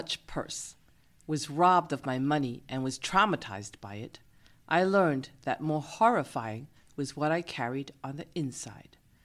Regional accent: Boston, Massachusetts, United States; I grew up in Boston, but I never appreciated all the historical sites that were so close to my home as a child.

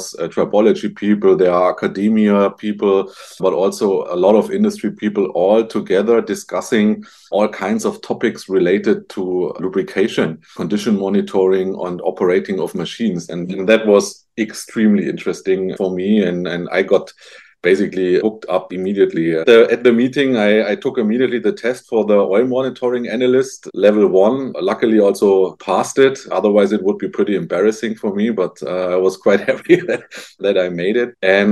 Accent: Germany; English is a second language; especially as I'm not from North America, as I'm from Germany.

